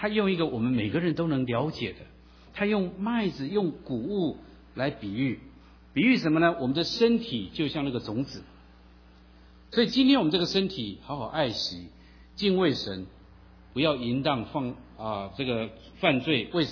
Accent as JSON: {"language": "Chinese", "country": "Taiwan", "tie": "born or raised there", "said": "在国内最近越来越多，我从小在台湾长大，看到的是可以说不计其数。"}